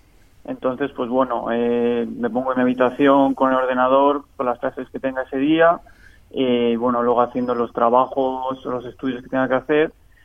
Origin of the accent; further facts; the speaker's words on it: Spain; aquí en mi universidad en concreto somos muchos españoles, quizá casi de la nacionalidad que más somos